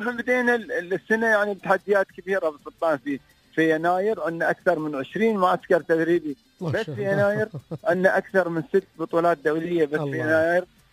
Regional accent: Dubai, United Arab Emirates; أضف إلى ذلك وجود أكثر من 200 جنسية عندنا في الإمارات وتحديدا في إمارة دبي

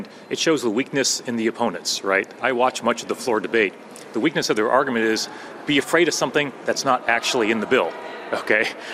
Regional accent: United States; As an American, I never thought I would see federal agents in masks jumping out of unmarked cars and grabbing people off our streets.

